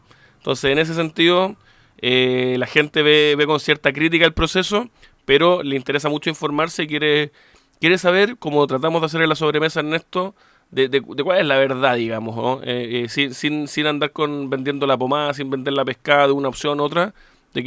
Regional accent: Chile; para que estemos más unidos como chilenos, para que salgamos de la crisis.

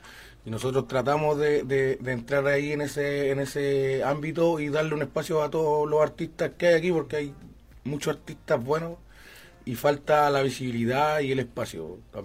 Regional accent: Valparaíso, Chile; Nosotros somos todos del Cerro Forestal.

